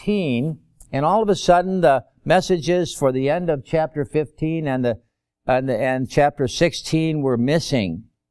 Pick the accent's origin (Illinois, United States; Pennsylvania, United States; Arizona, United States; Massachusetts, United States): Illinois, United States; Chicago; born there; now in Berwyn, United States; Or actually … from Berwyn, Illinois. But I was born in Chicago, so … from Chicago.